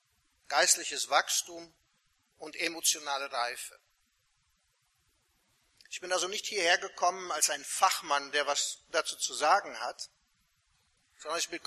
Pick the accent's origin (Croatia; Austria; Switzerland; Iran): Croatia; now in Germany; Ursprünglich komme ich aus Kroatien. Bin aber die längste Zeit meines Lebens in Deutschland.